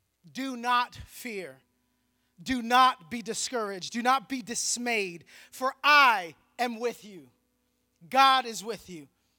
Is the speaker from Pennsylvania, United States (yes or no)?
yes; Philadelphia, Pennsylvania, United States; I just love Rocky just because I'm from Philly